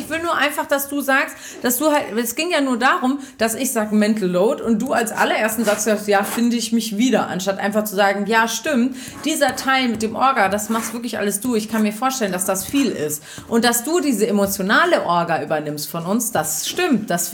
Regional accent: Lower Saxony, Germany; ich komme aus dem Wendland

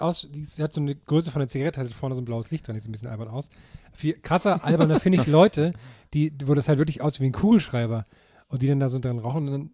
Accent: Thuringia, Germany; Das war früher immer in meiner Heimat in Thüringen

